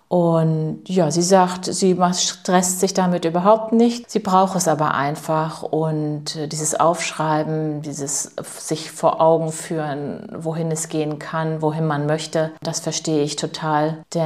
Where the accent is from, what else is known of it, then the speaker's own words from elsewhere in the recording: Bentwisch, Mecklenburg-Vorpommern, Germany; 18182 Bentwisch, das ist mein Heimatort.